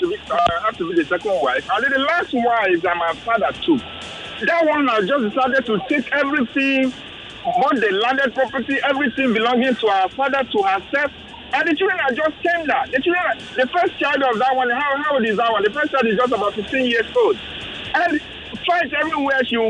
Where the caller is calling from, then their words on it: Abuja, Federal Capital Territory, Nigeria; I'm calling you from Abuja.